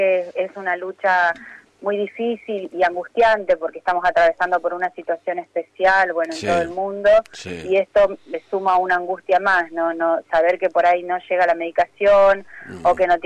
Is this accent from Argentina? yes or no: yes; Villa Gesell, Buenos Aires Province, Argentina; nosotros somos de Villa Gesell.